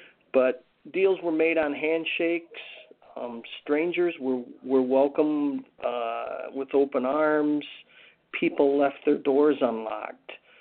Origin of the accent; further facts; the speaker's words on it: Michigan, United States; I grew up in Ingham County, Michigan, in the 1960s, and we lived, I'm going to say probably 15 miles from Stockbridge, a small town in the southwest corner, the southeast corner of Ingham County.